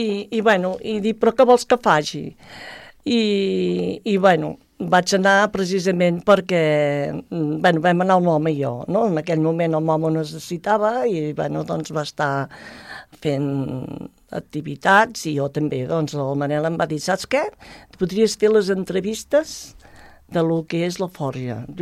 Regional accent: Sallent, Catalonia, Spain; born there; jo vaig néixer a Sallent, com he dit, vaig néixer a Sallent, i degut a que vaig néixer aquí a Catalunya, doncs els meus pares em van posar

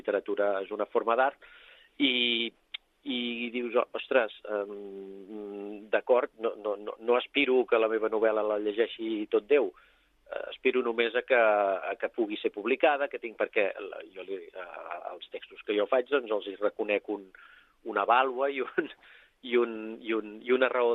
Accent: Castellar del Vallès, Catalonia, Spain; born there; la meva mare era amiga de la llevadora, d'una llevadora de Castellà, i ens va fer anar a néixer allà a tots quatre germans.

